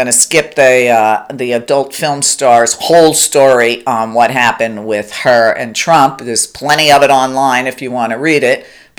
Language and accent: English; New York, United States; Listen, when I grew up in New York, there were no sexual harassment laws.